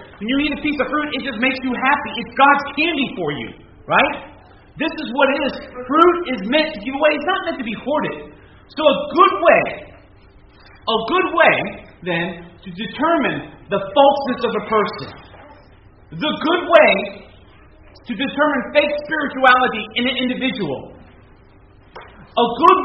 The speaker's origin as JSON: {"language": "English", "town": "Miami", "region": "Florida", "country": "United States", "tie": "born or raised there", "said": "when I was growing up in Florida, South Florida, some of you know I grew up in the great town of Miami."}